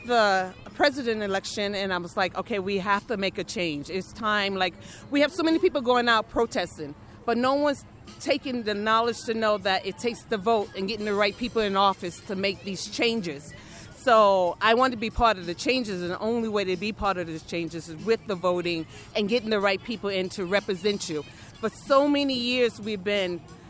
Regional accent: Las Vegas, Nevada, United States; I'm from Las Vegas, Nevada, Union 226.

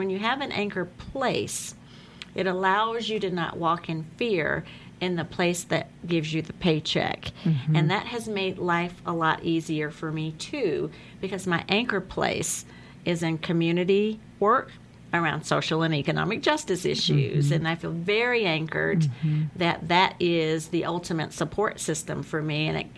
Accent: the South, United States; I grew up in the South. I have very Southern traditional values. I grew up in the church.

